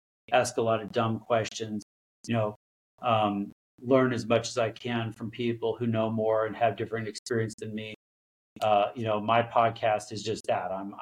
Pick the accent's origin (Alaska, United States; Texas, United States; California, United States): Alaska, United States; like I said, I grew up in Alaska, pretty isolated.